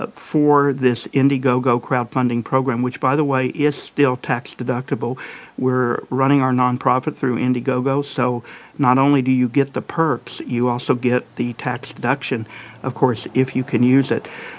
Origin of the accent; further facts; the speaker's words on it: Oklahoma, United States; And Russell, you don't know it, but I grew up in Oklahoma, so when I say hook 'em horns, you're in for a show tonight, let me tell you.